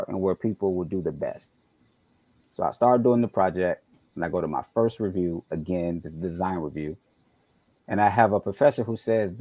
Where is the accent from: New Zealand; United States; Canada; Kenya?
United States; Chicago, Illinois; I'm from Chicago. … not crazy yet. … from around the block from where I'm mm-hmm. from.